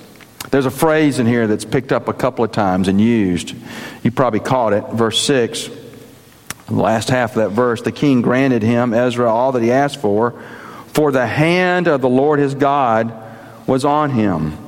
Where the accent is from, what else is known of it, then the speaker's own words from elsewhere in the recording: Birmingham, Alabama, United States; Mark and I were like brothers growing up in Birmingham, we began to reflect on some friends we had in the church we both grew up in.